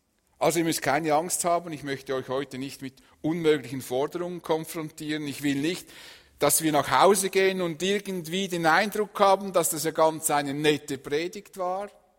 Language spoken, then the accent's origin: German; Switzerland; Als Schweizer lieben wir unsere möglichst eigenen vier Wände